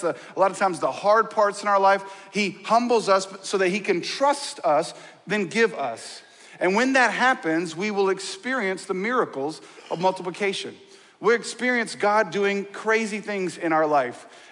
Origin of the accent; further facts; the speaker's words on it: Texas, United States; now in Georgia, United States; obviously I'm from Texas and I've been a Dallas Cowboys fan my whole life.